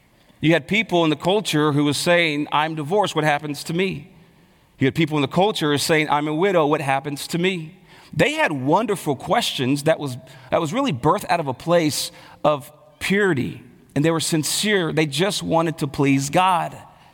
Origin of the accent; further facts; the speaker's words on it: Texas, United States; And so I was raised in Texas, and this is like in Texas, everybody, you know, if it was up to my family, I would have been married at 18 with four kids, right?